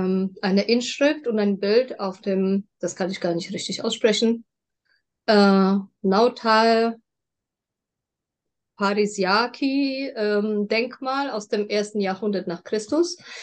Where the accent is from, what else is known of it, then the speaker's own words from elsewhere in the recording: Poland; now in Frankfurt, Germany; ich komme aus Frankfurt, bin 44 Jahre alt, komme ursprünglich aus Polen